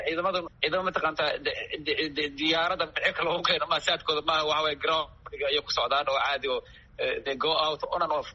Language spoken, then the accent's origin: Somali; Somali Region, Ethiopia; Waxaan ka soo jeedaa Soomaalida Ethiopia ka soo jeedaa